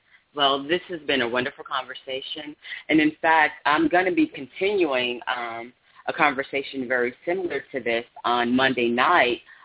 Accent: Raleigh, North Carolina, United States; as a fellow North Carolinian, I'm from Raleigh, graduate of UNC Chapel Hill

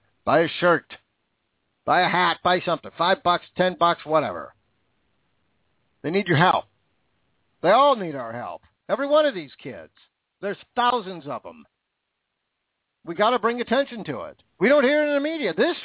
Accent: Seattle, Washington, United States; I'm from Seattle, and we're the Super Bowl champions

